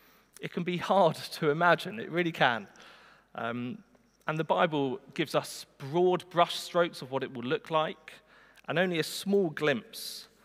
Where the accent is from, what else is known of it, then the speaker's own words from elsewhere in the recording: South East England, United Kingdom; I grew up in Surrey, and so I've attended my fair share of garden parties